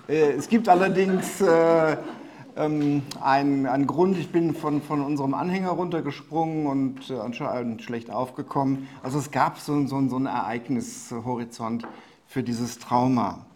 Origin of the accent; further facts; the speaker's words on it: Cologne, North Rhine-Westphalia, Germany; Ich bin zwar nicht in Köln geboren, aber aufgewachsen.